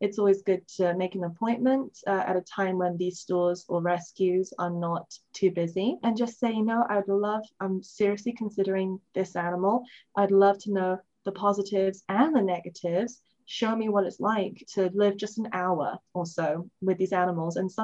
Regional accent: Hong Kong; also born or lived in London; because I actually grew up in Hong Kong, though I was born in London, as you can tell from the accent.

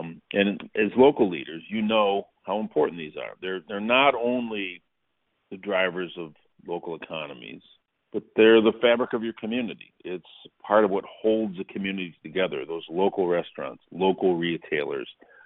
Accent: Flint, Michigan, United States; when my hometown of Flint was really in trouble.

